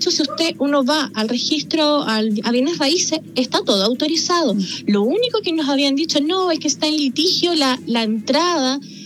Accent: Rinconada, Valparaíso, Chile; yo soy de Rinconada de los Andes, ¿ya? De la comunidad de Valle Escondido. Uh-huh. Esto se encuentra detrás del santuario de Auco, en la parte de los cerros.

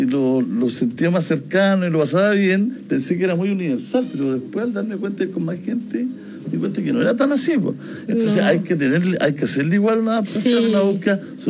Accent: Chile; Pista de alemán, pero soy chileno.

